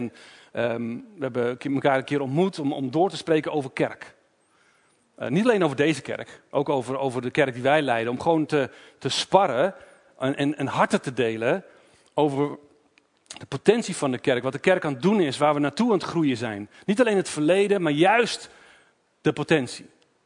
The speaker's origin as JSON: {"language": "Dutch", "town": "Doetinchem", "region": "Gelderland", "country": "Netherlands", "said": "ik ben 43 jaar. Ik kom uit Doetinchem."}